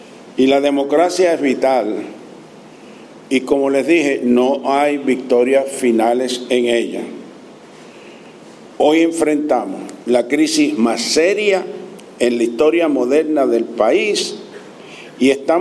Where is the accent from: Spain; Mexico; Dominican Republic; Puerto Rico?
Puerto Rico; No, no soy yo, somos todos los puertorriqueños que tenemos que salir de esto.